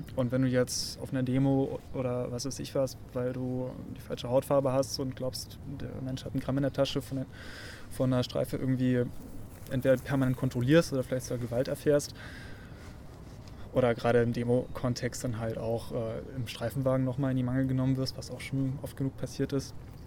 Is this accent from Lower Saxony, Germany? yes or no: no; Biberach, Baden-Württemberg, Germany; Ich habe da Abi gemacht und ich komme aus der Ecke. Oder bin da aufgewachsen.